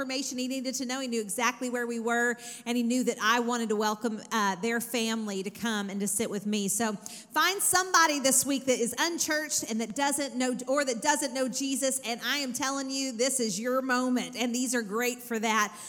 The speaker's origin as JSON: {"language": "English", "region": "Texas", "country": "United States", "lives_now": "Owensboro, United States", "said": "So I came from Texas. I'm not from Owensboro originally. In fact, I didn't even know how to say the word right."}